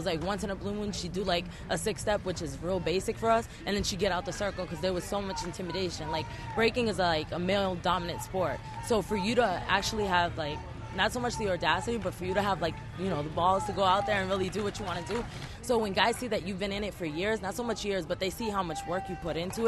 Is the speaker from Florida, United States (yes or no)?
no; Boston, Massachusetts, United States; I'm 21 years old. I'm originally from Boston, Mass., and I've been breaking for about 3 years now.